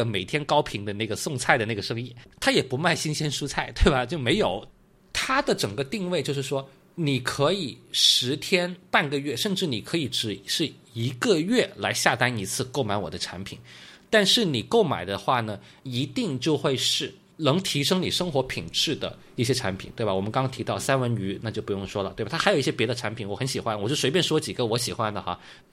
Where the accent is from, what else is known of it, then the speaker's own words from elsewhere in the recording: China; 那这种东西不可能是我们中国人每天在饭桌上会吃